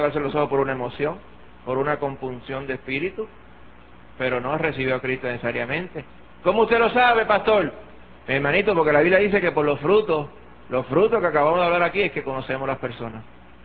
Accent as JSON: {"language": "Spanish", "country": "Puerto Rico", "said": "por aquello de que somos puertorriqueños y todo el mundo es medio algo en los puertorriqueños"}